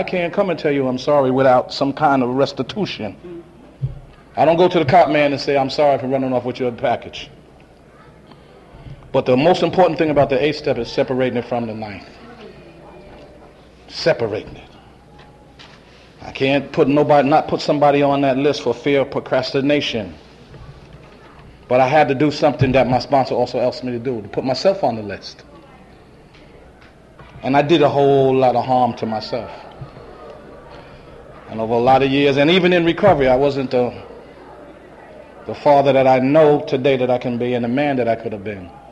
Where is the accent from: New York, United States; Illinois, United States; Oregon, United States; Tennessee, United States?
New York, United States; Brooklyn; You know, because I come from Brooklyn.